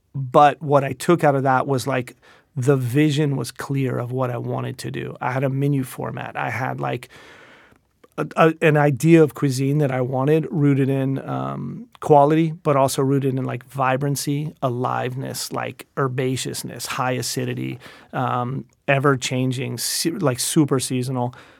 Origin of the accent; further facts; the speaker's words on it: North Carolina, United States; growing up in North Carolina, my grandparents were in the restaurant business.